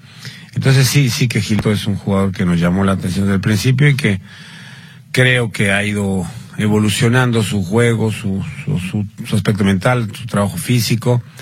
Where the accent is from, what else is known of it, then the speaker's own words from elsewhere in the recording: Mexico; me llena de orgullo como mexicano